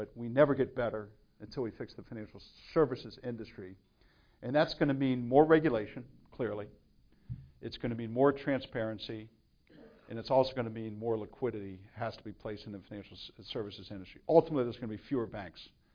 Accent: United States; Now, I'm also an American, right? I play for the home team.

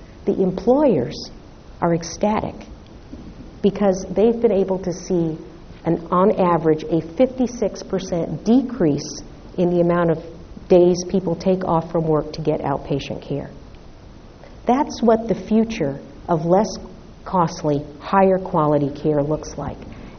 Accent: Seattle, Washington, United States; Out in Seattle, my hometown, there's a hospital called Virginia Mason.

